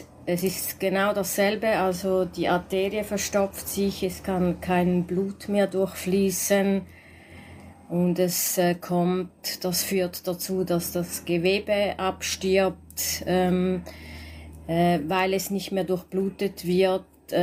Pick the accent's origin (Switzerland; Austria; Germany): Switzerland; weil wir sind beide aus der Schweiz.